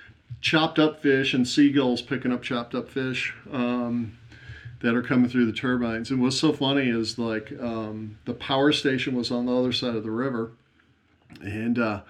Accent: St. Louis, Missouri, United States; No, I started about 92. I grew up in St. Louis

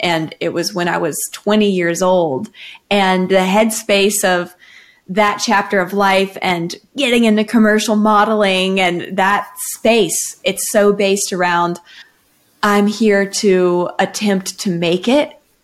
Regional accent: Austin, Texas, United States; we're all from Austin

